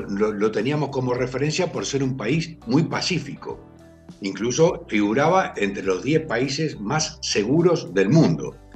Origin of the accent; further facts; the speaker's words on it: Argentina; moved away; como argentino, aunque esté lejos, lo siento en el alma, como cualquier argentino que está ahí o que está afuera